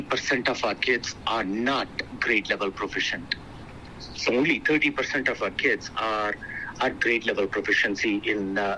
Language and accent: English; India; moved away as an adult; I was born and raised in India.